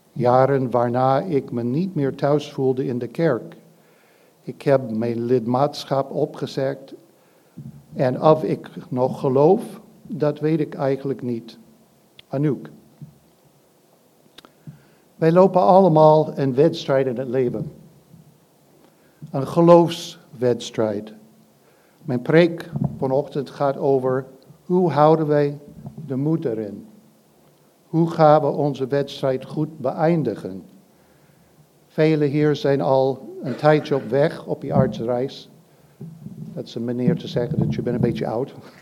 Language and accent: Dutch; United States; Dutch is a second language; now in Netherlands; Misschien hoort u een accent bij mij. Ik kom uit Amerika